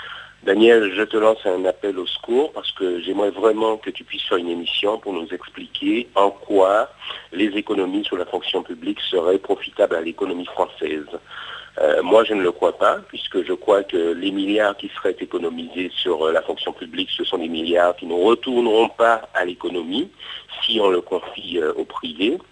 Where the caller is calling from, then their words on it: Pointe-à-Pitre, Guadeloupe; de Pointe-à-Pitre, en Guadeloupe